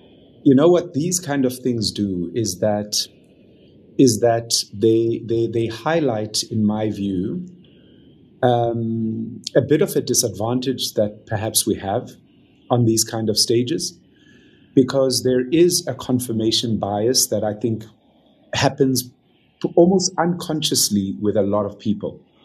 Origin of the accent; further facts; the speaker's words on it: South Africa; me as a South African